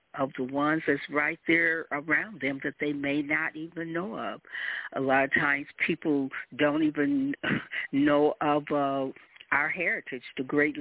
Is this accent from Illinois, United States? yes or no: yes; Alton, Illinois, United States; I'm originally from Alton, outside of St. Louis, Missouri.